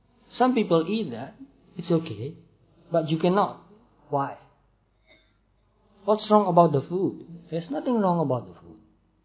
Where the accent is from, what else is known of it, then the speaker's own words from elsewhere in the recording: Myanmar; I was born in Burma, and I've lived there until now. So I am conditioned by the culture that I was born in.